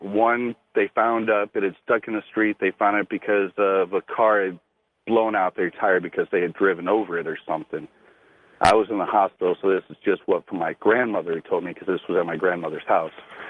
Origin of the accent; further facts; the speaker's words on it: Indiana, United States; Like I said, I'm from Indiana. We have basements, unlike California.